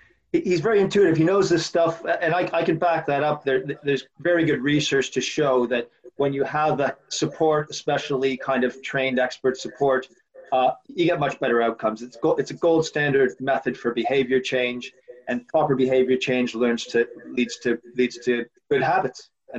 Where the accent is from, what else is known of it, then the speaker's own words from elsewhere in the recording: Canada; I'm Canadian